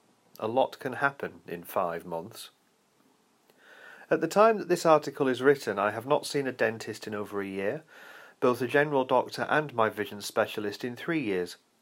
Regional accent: United States; I am an American. I live in a city called Pensacola, Florida

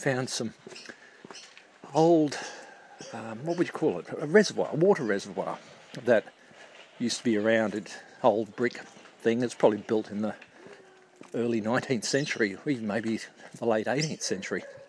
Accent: Brisbane, Queensland, Australia; now in Sydney, Australia; I've also had to relocate to Sydney because I come from Brisbane. And I've been in Sydney many times over the years, living here off and on for a few years or months at a time

